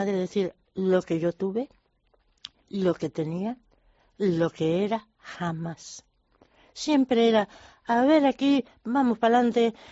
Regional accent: Cuba; also born or lived in United States; aunque viniera de española, era exiliada cubana.

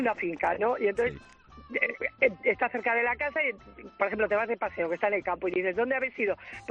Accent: Ciudad Rodrigo, Castile and León, Spain; Nosotros somos de Ciudad Rodrigo.

